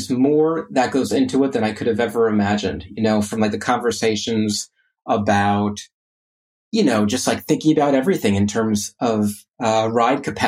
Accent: Orlando, Florida, United States; growing up in Orlando, like we went to the parks a lot, and it just became something that that became a huge passion of mine.

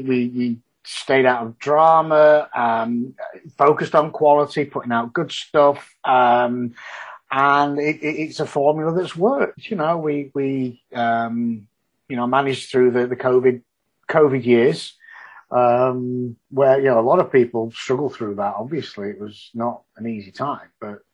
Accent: Yorkshire and the Humber, United Kingdom; Well, as I say, I'm a Yorkshireman. I don't believe in subcontracting.

